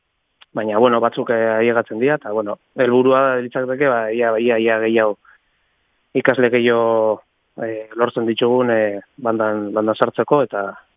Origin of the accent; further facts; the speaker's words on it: Eibar, Basque Country, Spain; also born or lived in Ermua; now in Zumaia, Spain; Bueno, izkera gaitxek, igarri ustezuzta, Eibartarra naiz.